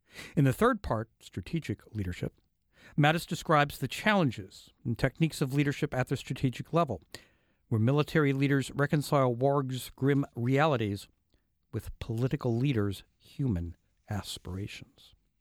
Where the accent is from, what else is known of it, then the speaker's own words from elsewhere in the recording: Washington, United States; I was enjoying Thanksgiving break in my hometown on the Columbia River in Washington State